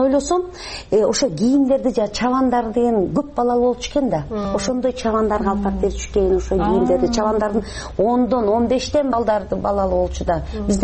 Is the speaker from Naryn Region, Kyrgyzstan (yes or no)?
yes; Naryn, Naryn Region, Kyrgyzstan; born or raised there